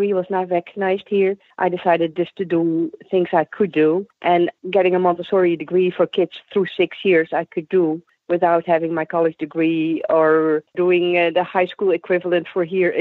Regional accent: Eindhoven, North Brabant, Netherlands; I grew up in small towns around the city of Eindhoven, where my dad always said he didn't go to work.

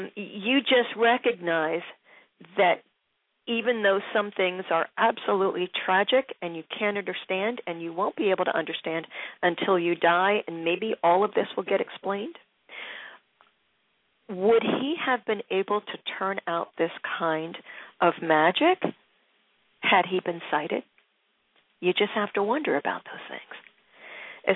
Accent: Philadelphia, Pennsylvania, United States; and of course I grew up in Philly, just across the bridge.

